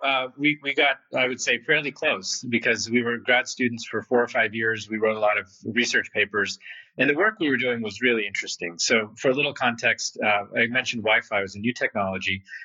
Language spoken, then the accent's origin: English; Texas, United States; also born or lived in Canada; I was born in Canada. My parents were academics, so they immigrated from India. My dad ended up becoming a professor at a college in Texas, so we moved there. And that's really where I grew up, elementary school, middle school.